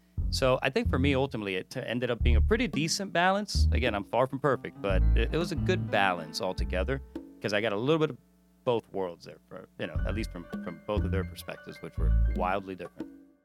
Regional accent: Miami, Florida, United States; Growing up in Miami was really interesting. Very different than probably the rest of America. So Miami is one of the most multicultural cities in the country.

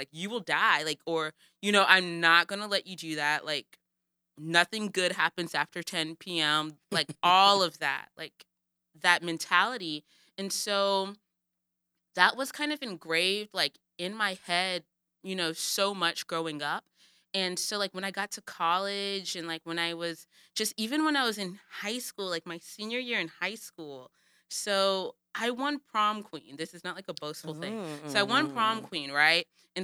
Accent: United States; born there; I'm American, obviously, like, I was born here

